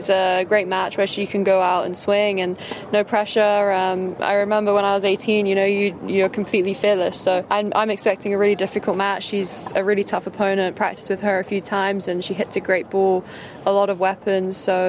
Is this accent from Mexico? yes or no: no; United Kingdom; especially being a Brit, you know, it's amazing.